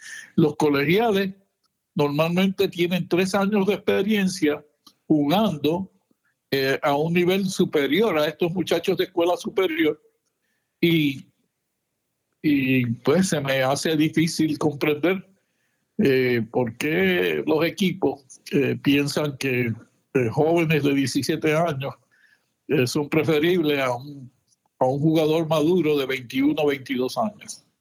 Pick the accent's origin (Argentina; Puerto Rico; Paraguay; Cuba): Puerto Rico; Como puertorriqueño, es casi inverosímil que un jugador como